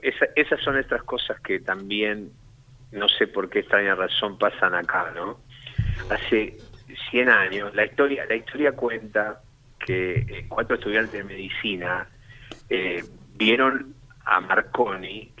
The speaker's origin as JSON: {"language": "Spanish", "country": "Argentina", "said": "y que representan a quienes somos los argentinos"}